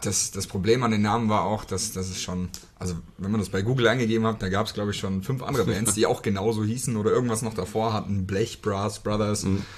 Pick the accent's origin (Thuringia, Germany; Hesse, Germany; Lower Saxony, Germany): Hesse, Germany; Hünfeld; Ich bin in Hünfeld geboren, auch nicht in Fulda.